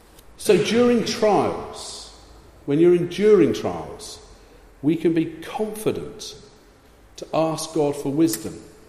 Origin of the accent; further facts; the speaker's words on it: South West England, United Kingdom; I grew up in Cornwall. If you had a sea view, your house was worth more